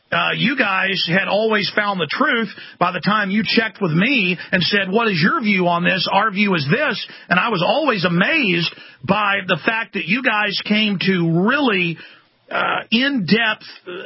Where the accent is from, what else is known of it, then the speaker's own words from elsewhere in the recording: Dallas, Texas, United States; growing up in Dallas, they designate the underground car garages as nuclear fallout shelters.